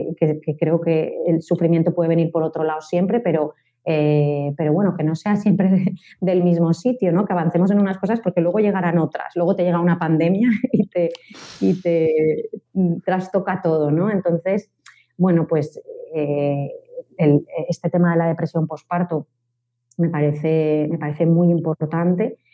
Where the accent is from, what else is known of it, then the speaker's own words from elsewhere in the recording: Valencia, Valencian Community, Spain; me llegaron bastantes historias, no solamente de Valencia, que yo soy de Valencia, sino del resto de España